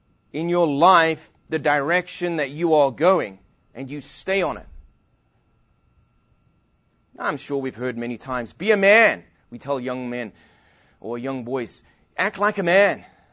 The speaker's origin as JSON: {"language": "English", "region": "England", "country": "United Kingdom", "said": "Being English, I think it's pretty good."}